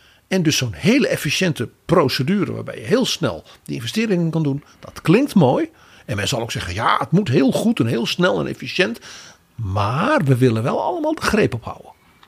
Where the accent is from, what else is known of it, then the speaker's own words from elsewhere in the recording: Netherlands; ik ben een Nederlander.